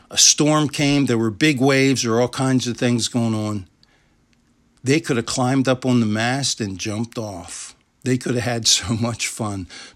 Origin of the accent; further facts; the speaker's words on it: Maryland, United States; I had the privilege of growing up in Baltimore County. My parents owned waterfront property on the Chesapeake Bay.